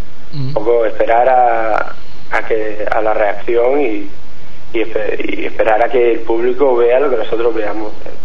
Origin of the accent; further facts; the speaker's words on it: Canary Islands, Spain; Yo soy de Canarias como él también. Y nada, cuando éramos adolescentes íbamos por ahí con la guitarra en la playa